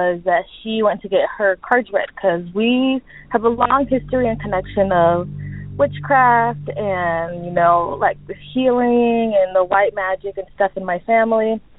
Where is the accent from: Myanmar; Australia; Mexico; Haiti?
Mexico; Mexico City; now in California, United States; And it comes from our hometown in Mexico, Mexico City